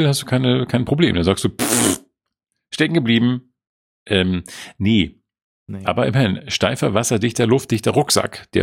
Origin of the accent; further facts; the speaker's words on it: Schleswig-Holstein, Germany; als ich mal in meiner Heimat war, in meiner holsteinischen Heimat war